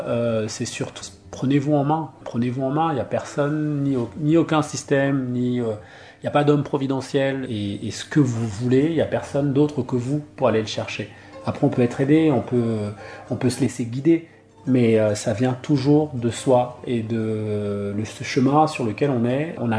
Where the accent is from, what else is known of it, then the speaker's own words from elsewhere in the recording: Cameroon; French is a second language; important de rappeler que je suis camerounais parce que je pense écrire le français dans ma langue maternelle